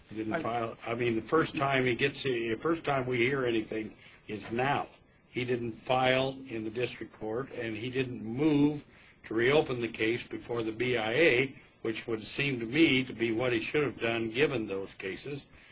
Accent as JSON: {"language": "English", "region": "Idaho", "country": "United States", "said": "I'm new and I'm from Idaho"}